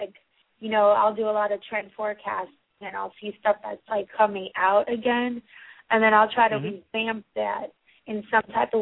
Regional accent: Miami, Florida, United States; also born or lived in Kingston, Jamaica; Well, I'm originally from Kingston, Jamaica, but I was raised here in Miami.

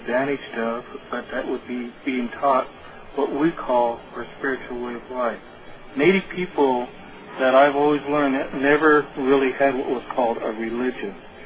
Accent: United States; born or raised there

